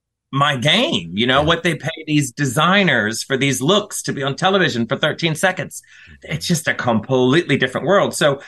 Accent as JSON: {"language": "English", "region": "the South", "country": "United States", "said": "Because I'm from the South, so there was pageant drag."}